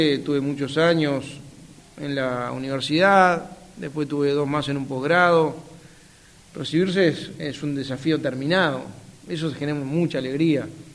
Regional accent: Uruguay; como uruguayo

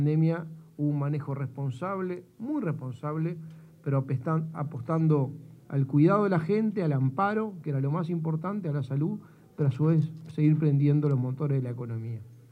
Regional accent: Uruguay; lo digo como uruguayo

